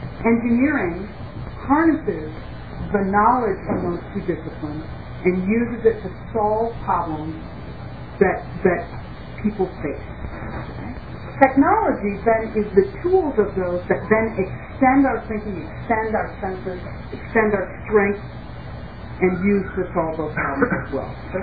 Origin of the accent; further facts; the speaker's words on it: Minnesota, United States; So I am prideful as a Minnesotan about the general achievement that we have in our education system and in the STEM discipline